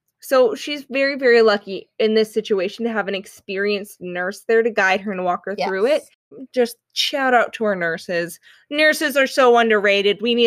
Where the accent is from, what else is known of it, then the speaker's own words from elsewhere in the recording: Canada; Yes, I know. We're Canadian.